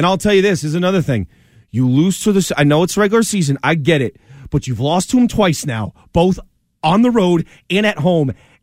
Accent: Massachusetts, United States; I grew up in Western Mass.

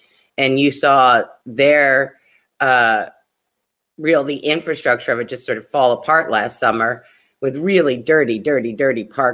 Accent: Brooklyn, New York, United States; I was adopted as well as two of my siblings who are Black. And we were raised in Brooklyn in the 70s and 80s.

